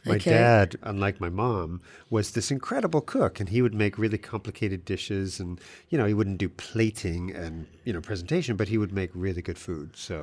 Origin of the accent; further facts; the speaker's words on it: San Diego, California, United States; So I grew up in San Diego in the US, very kind of, you know, podoc town, white trash kind of California town. It was a very middle America kind of place to grow up.